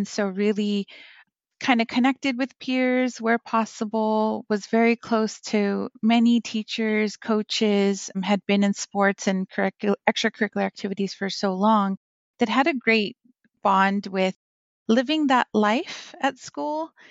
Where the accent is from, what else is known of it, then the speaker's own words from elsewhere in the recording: Rosemead, California, United States; Yes, I went to Rosemead High School. I'm from Rosemead, California, and I went to school between the years of 1995 to 1999.